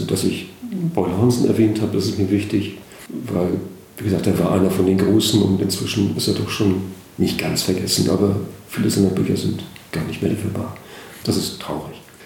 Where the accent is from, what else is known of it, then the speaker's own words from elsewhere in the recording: Kellinghusen, Schleswig-Holstein, Germany; Geboren in Gelenkhusen, also hier mittendrin im Land. Nichts mit Küste und so. Da gab es die Stöhe, diesen Fluss, aber das war auch schon das Wasser, was wir hatten. Und dann bin ich mit 23 Jahren dort weggegangen und habe 2 Jahre in Brunsbüttel gelebt.